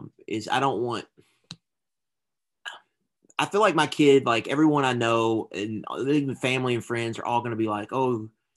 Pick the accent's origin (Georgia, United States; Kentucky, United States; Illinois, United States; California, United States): Kentucky, United States; Louisville; born and raised in Louisville, went to St. X.